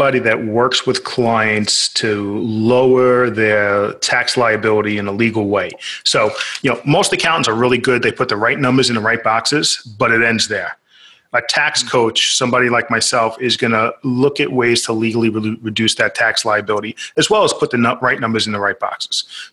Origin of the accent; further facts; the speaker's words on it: New York, United States; New York.